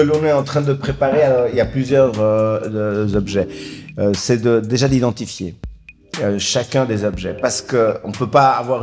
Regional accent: Spain; je viens d'un pays qui se pose ces questions, puisque je suis originaire de l'Espagne

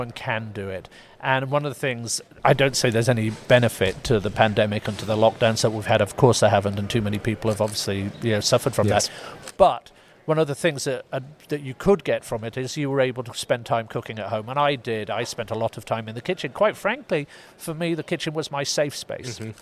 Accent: United Kingdom; I come from Britain

